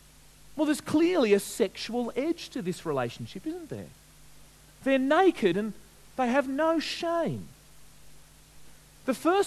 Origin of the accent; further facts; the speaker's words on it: Deloraine, Tasmania, Australia; When I was a young boy growing up in Deloraine, I would sometimes be in news agencies and I'd see those magazines